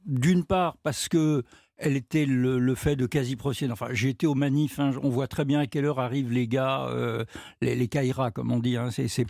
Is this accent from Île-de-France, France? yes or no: yes; Paris, Île-de-France, France